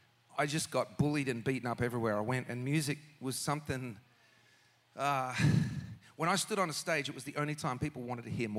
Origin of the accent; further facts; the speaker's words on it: Australia; But as you know, growing up in Australia